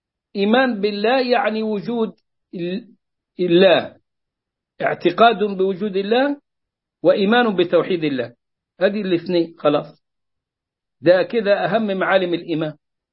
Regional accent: Egypt; حتى أنه عندنا في مصر بيقول لك أنه ظاهرة الإلحاد صارت منتشرة

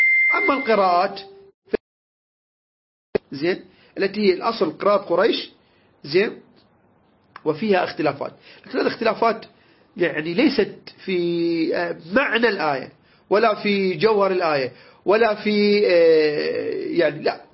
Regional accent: Iraq; عندنا احنا الساحة عندنا بالعراق اسمها الطرمة

